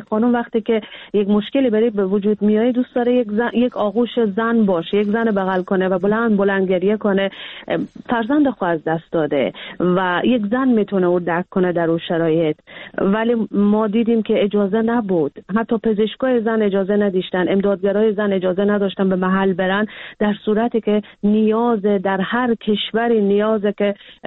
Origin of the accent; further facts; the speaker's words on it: Iran; born there; من در ایران متولد شدم